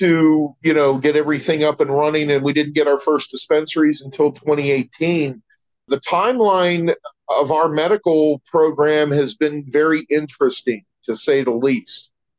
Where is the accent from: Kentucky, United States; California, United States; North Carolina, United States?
California, United States; See, I'm from California, so earthquakes are no big deal for me